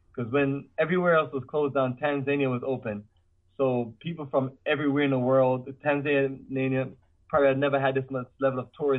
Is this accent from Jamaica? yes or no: yes; Jamaica; I'm from Jamaica, and every once in a while I go back and check out certain beautiful parts of Jamaica